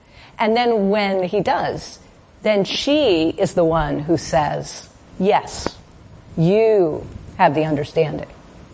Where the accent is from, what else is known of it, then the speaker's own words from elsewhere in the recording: Mexico City, Mexico; also born or lived in Chicago, United States; Although I was raised in Mexico City and Chicago, I ended up living and working as a doctor in rural Mexico